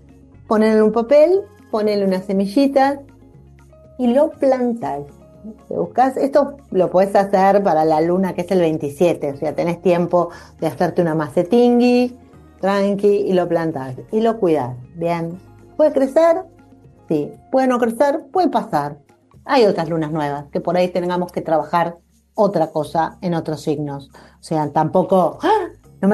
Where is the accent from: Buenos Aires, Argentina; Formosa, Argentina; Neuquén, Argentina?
Buenos Aires, Argentina; como porteña que soy